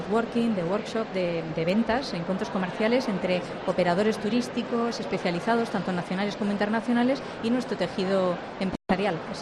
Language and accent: Spanish; Navarre, Spain; Los navarros somos una de las comunidades más viajeras proporcionalmente.